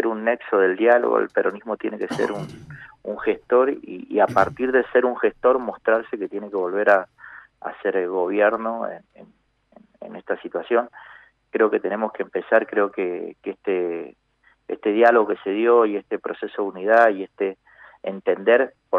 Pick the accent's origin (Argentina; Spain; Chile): Argentina; Vista Flores, Mendoza; es en mi pueblo, Vista Flores